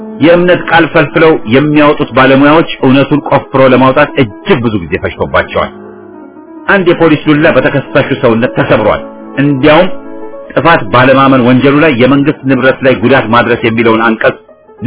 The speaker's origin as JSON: {"language": "Amharic", "region": "Amhara", "country": "Ethiopia", "said": "እኔ ከወሎ የመጣሁት አሁን የተጠቀሰው ድርቅ ከመምጣቱ ረጅም ጊዜ በፊት ነው"}